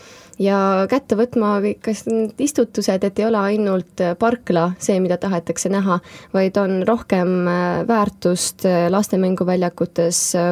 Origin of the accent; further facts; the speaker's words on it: Tallinn, Harju County, Estonia; Ja mina hakkasin taas avastama enda jaoks mu kodukohta kuskil võib-olla jah, kaks aastat tagasi.